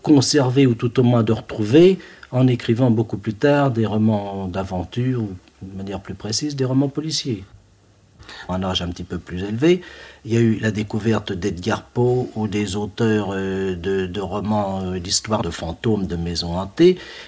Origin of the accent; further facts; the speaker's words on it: Paris, Île-de-France, France; Enfin, je peux dire que toute ma vie s'est déroulée dans Paris. Je suis né rue de Dunkerque, vous savez, juste tout en bas de la butte.